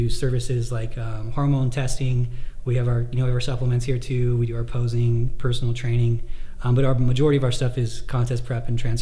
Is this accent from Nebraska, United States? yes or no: no; California, United States; I am from California.